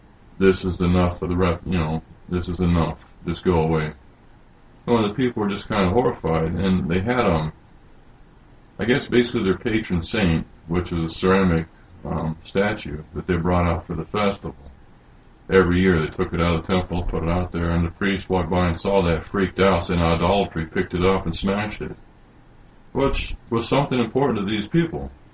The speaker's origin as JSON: {"language": "English", "country": "United States", "tie": "born or raised there", "said": "and not being a Chinese growing up in America, it's things I never saw."}